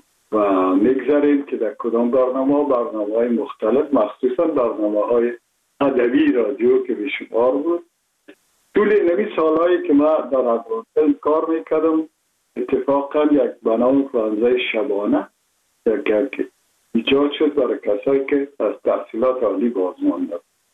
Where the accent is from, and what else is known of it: Kabul, Afghanistan; born there